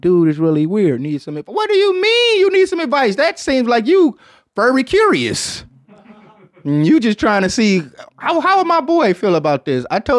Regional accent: Detroit, Michigan, United States; You know, you can blow dope in Detroit too, man. So shots out to my hometown.

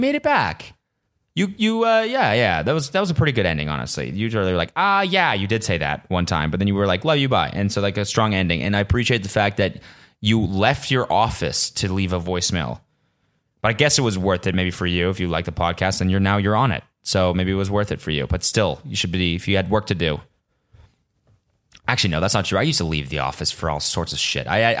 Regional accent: Canada; But this is the thing about being Canadian and telling people I'm Canadian.

